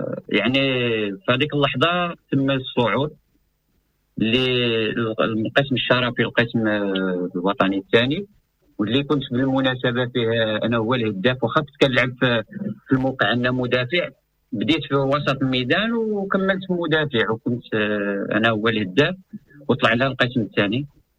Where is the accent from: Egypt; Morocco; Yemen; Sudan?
Morocco; Ain Taoujdate, Fès-Meknès; born there; من مواليد 28/6/72 مجدد مدينة عين توجطات.